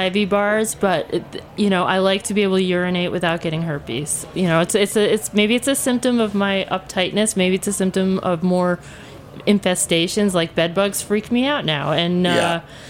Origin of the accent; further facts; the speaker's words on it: Ireland; I'm Irish. I don't go to bars on St. Patrick's.